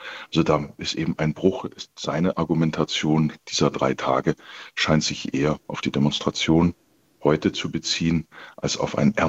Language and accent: German; Germany; gerade wir als Deutsche, die immer wieder sagen, nie wieder Krieg, nie wieder Nationalsozialismus